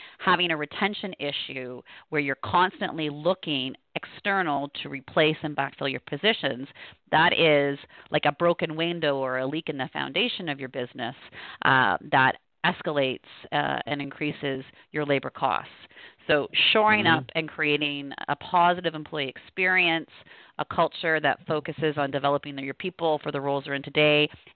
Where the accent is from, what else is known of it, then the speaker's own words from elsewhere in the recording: Canada; So, I will admit I'm Canadian